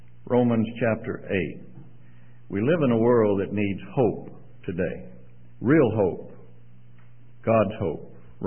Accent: Mississippi, United States; I was born and raised in Mississippi, so the accent is not going to be Canadian.

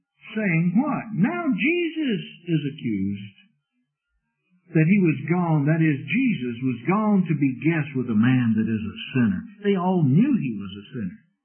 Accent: Mississippi, United States; I was raised in Mississippi, and we have fig trees in Mississippi. As a boy, I remember playing under the fig tree, playing hide-and-seek with my shirt off.

